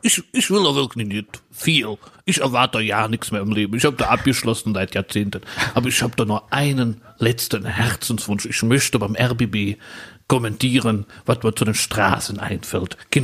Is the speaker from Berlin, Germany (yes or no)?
yes; Berlin, Germany; born there; als geborener Berliner